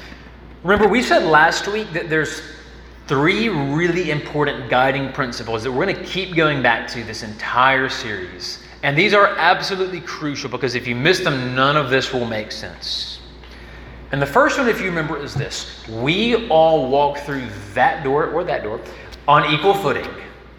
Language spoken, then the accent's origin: English; Jackson, Mississippi, United States; some of y'all already know, I'm from Jackson, Mississippi. There's a lot of great things to come from Jackson, Mississippi.